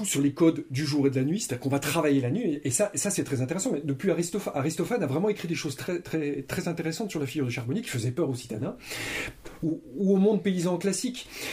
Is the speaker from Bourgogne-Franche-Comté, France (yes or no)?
yes; Bourgogne-Franche-Comté, France; Moi, j'ai passé mon enfance dans le Jura, pays de forêt, à la frontière suisse, à la campagne, dans mon village. Il y avait des arbres partout.